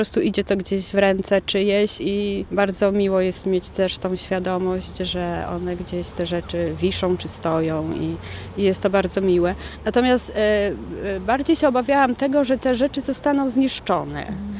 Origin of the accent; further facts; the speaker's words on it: Gdynia, Pomeranian Voivodeship, Poland; Moja Gdynia. Ja w ogóle się wychowałam w dzielnicy Cisowa, więc to było moje dzieciństwo całe i miałam tam dziadków, którzy mieszkali w domku z ogrodem.